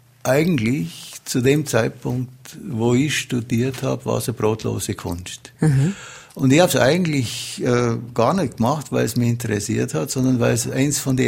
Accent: Augsburg, Bavaria, Germany; born there; Ich bin in Augsburg geboren und das war die nächste Uni.

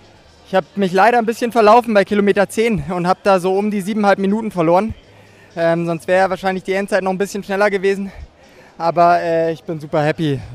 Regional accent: Freiburg, Baden-Württemberg, Germany; Ich komme aus Freiburg

